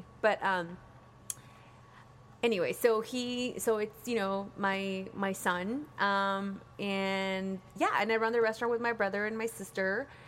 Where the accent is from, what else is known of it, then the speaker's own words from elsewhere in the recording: Oaxaca, Mexico; Like, we grew up in Oaxaca.